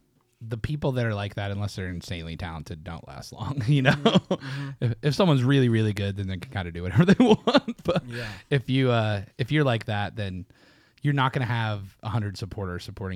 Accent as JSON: {"language": "English", "town": "Pittsburgh", "region": "Pennsylvania", "country": "United States", "tie": "born or raised there", "said": "Yeah, I mean, I was from Pittsburgh, like that's where I grew up and mm-hmm. lived most of my adult life, and not like that there either."}